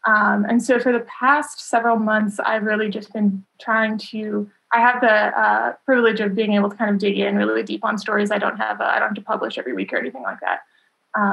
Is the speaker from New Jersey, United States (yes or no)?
no; Rogers, Arkansas, United States; I'm from Rogers. I grew up there.